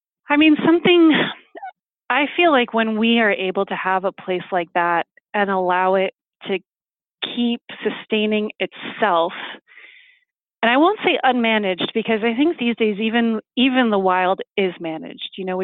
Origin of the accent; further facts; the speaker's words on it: Northeast, United States; I love trees. I'm from the Northeast, and so trees are just really appealing to me.